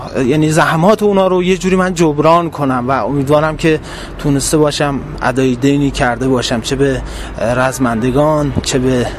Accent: Kermanshah, Iran; من بچه کرمانشاه هستم، جایی که درش جنگ بوده و بله لمس کردم این جنگ رو

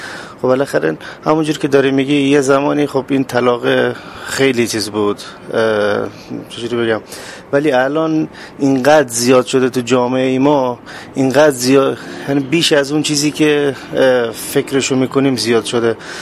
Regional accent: south, Iran; چون من خودم جنوبی هستم،

